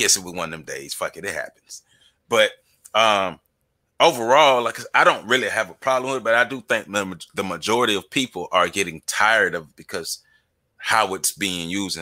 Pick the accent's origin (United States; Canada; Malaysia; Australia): United States; the South; We grew up in the South. We were taught to be chivalrous.